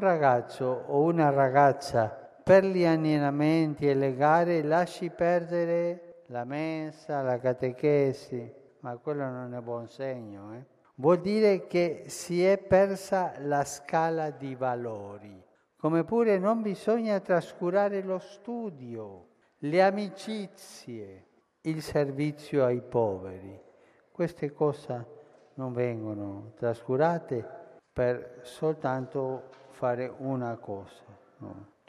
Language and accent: Italian; Argentina; In Italia, come anche nel mio paese, in Argentina, si rischia di parlare sempre del calcio e di trascurare gli altri sport.